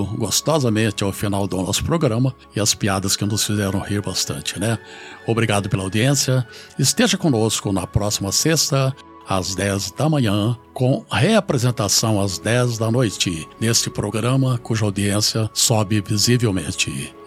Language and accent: Portuguese; São Paulo, Brazil; Hoje eu tenho de contar de São Paulo, porque já falei de outros estados, com o Bahia, e agora então tenho de falar da minha terra.